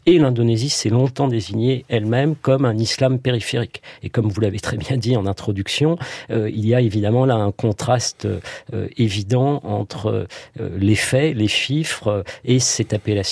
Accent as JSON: {"language": "French", "country": "France", "said": "en tant que Français"}